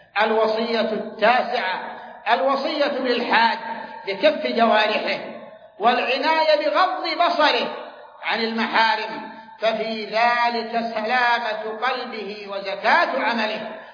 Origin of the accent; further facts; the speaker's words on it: Saudi Arabia; ونحن ولله الحمد في هذه البلاد المباركة قامت بلادنا المملكة العربية السعودية